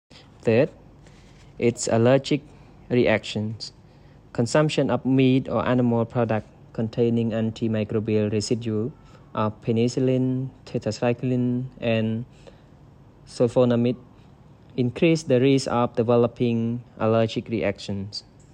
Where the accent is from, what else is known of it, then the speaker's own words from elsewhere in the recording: Cambodia; English is a second language; We are from Cambodia, and we are currently studying at Royal University of Agriculture, Faculty of Veterinary Medicine.